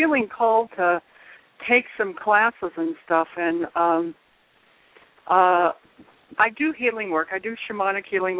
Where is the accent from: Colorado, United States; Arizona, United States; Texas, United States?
Colorado, United States; I'm from Colorado.